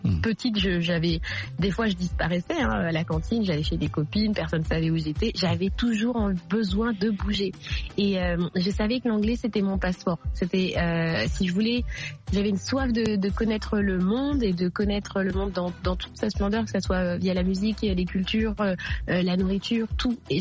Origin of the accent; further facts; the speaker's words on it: Draguignan, Provence-Alpes-Côte d'Azur, France; born there; comme je suis née aussi vraiment à Draguignan, dans le sud de la France